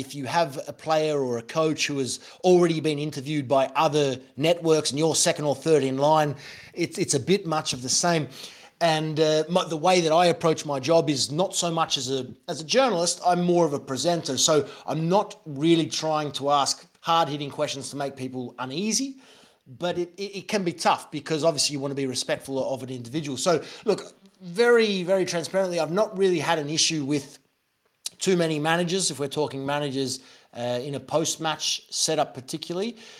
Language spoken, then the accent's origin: English; Australia; Growing up in Australia, we're on the other side of the world from all of this